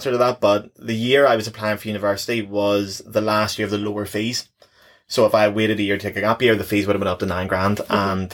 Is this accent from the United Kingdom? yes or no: yes; Northern Ireland, United Kingdom; I think the accent and the charm of being a Northern Irish person